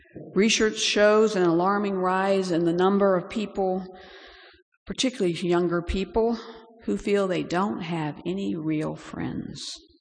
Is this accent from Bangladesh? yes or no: yes; Bangladesh; now in United States; I experienced this growing up in Bangladesh.